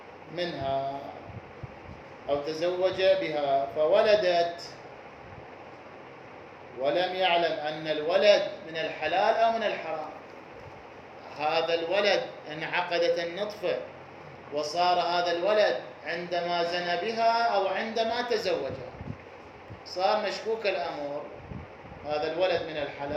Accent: Iraq; نحن عندنا في العراق بكثرة

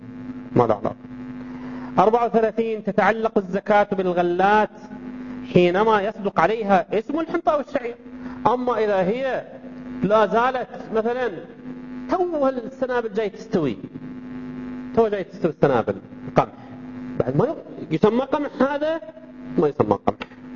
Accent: Al-Ahsa, Eastern Province, Saudi Arabia; بينما مثل التمر المنشف اللي عندنا في الأحساء

